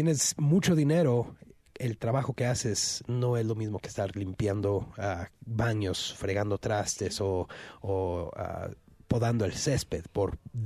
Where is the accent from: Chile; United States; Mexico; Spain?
United States; born there; yo soy chicano, claro, yo nací aquí en Estados Unidos.